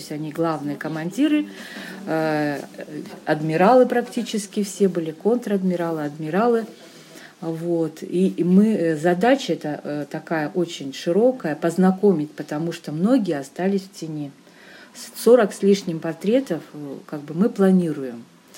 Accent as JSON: {"language": "Russian", "region": "Leningrad Oblast", "country": "Russia", "tie": "born there", "said": "я вообще родилась в Ленинградской области. И, конечно, очень нежно и трепетно относилась. Рядышком город Сихвин, знаете, такой легендарный. Город купеческий, город, где много мастеров."}